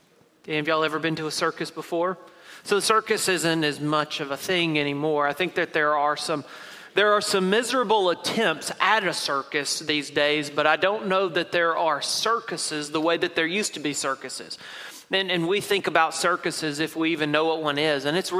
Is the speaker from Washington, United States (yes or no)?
no; Knoxville, Tennessee, United States; when I was growing up in Knoxville, Tennessee, occasionally my parents would take me and my siblings to an event